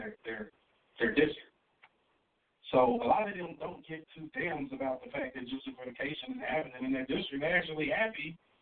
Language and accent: English; Cincinnati, Ohio, United States; I'm originally from Cincinnati. We're from Cincinnati.